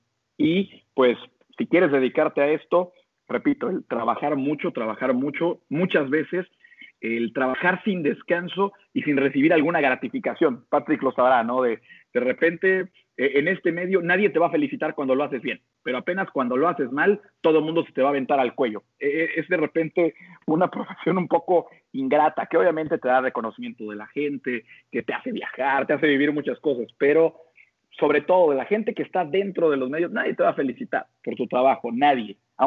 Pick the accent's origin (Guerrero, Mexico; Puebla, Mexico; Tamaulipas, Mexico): Puebla, Mexico; now in Monterrey, Mexico; Yo para empezar, yo soy de Puebla. Yo llegué a Monterrey hace casi 20 años